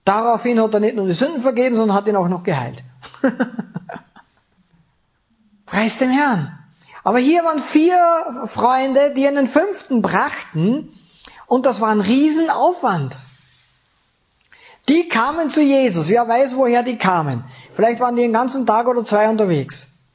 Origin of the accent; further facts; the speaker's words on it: Vorarlberg, Austria; Ich bin ja Vorarlberger.